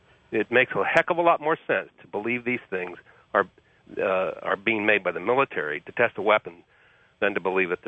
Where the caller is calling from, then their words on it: Portland, Oregon, United States; I'm calling from Portland, Oregon.